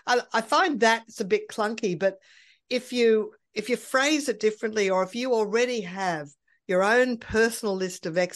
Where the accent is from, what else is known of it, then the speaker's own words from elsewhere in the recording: Brisbane, Queensland, Australia; I was brought up in Brisbane's Little Italy, of descendants of original Sicilians that came out